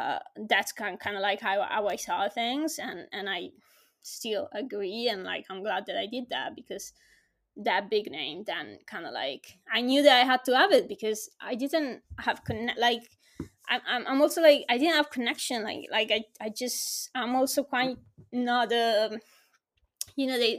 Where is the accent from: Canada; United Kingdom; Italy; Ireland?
Italy; So I moved back to my hometown, which was the worst. You know, I wanted to fucking move to Hollywood and be free. So imagine going back to my parents in Italy.